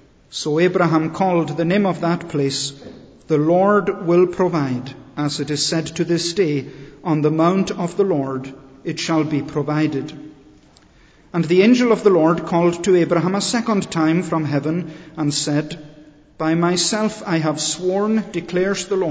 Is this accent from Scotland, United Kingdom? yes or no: yes; Scotland, United Kingdom; It is a privilege for me to convey the greetings of my own home congregation in Scotland